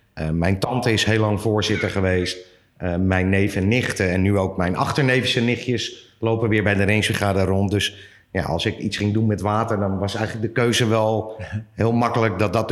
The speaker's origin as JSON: {"language": "Dutch", "town": "Heemstede", "region": "North Holland", "country": "Netherlands", "tie": "born or raised there", "said": "Op dat moment woonde ik in Heemstede. Ik ben geboren en getogen in Heemstede, maar mijn hele familie komt uit Zandvoort."}